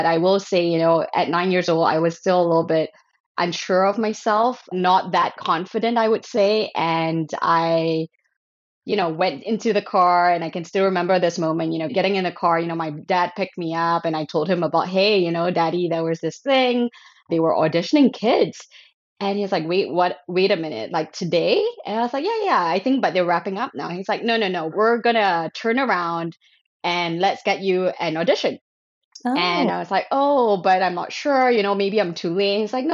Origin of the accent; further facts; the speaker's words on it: Malaysia; So I grew up in Malaysia. So, it's a Muslim majority country. I'm a ethnically, my great grandfather's from China, and so I'm ethnically Malaysian Chinese and grew up in that environment